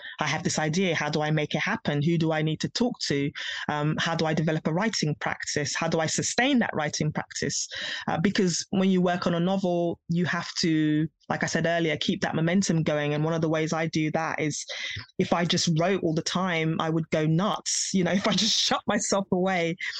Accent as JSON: {"language": "English", "country": "United Kingdom", "said": "when I'm in Africa, they can blatantly tell that, you know, I'm from the West. They're like, who are you trying to kid, you know, with your accent and, you know, the obvious signs. And then when I'm in the UK, I'm Black British"}